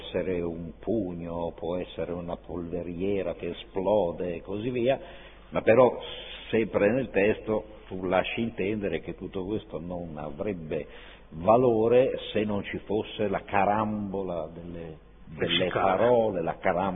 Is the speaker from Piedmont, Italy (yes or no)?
no; Zocca, Emilia-Romagna, Italy; io sono di Zocca e sono amico